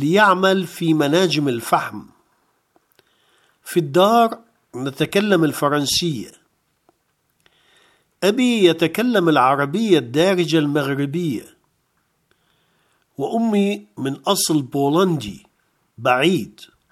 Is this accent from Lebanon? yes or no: no; Lille, Hauts-de-France, France; born there; Arabic is a second language; أنا فرنسية من أصل عربي، ولدت في ليل، وأنا من الجيل الثالث للهجرة. جدي مغربي جاء إلى شمال فرنسا ليعمل في مناجم الفحم.